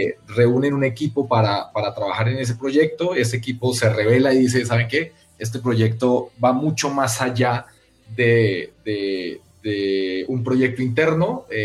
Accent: Cali, Valle del Cauca, Colombia; also born or lived in Bogotá; now in Mexico; Yo nací en Bogotá, pero viví toda mi vida en Cali, que es una ciudad pequeña del suroccidente de Colombia.

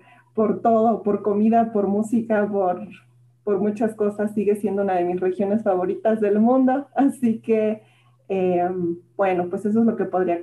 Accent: Puebla, Mexico; also born or lived in France; soy poblana, así que estudié mi licenciatura en Puebla, una parte en Puebla, una parte en Francia.

